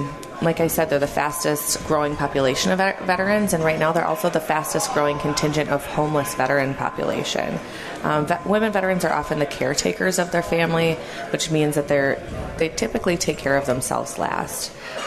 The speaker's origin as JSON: {"language": "English", "town": "Rochester", "region": "Minnesota", "country": "United States", "said": "You know, a position opened up, and I'm originally from Rochester, so it was a good fit for me."}